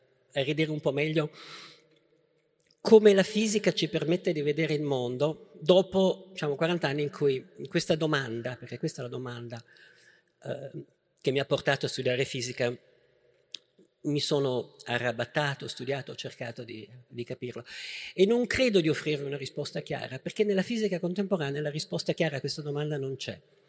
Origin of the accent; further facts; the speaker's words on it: Verona, Veneto, Italy; io sono di Verona, quindi spesso andavo avanti e indietro fra Bologna e Verona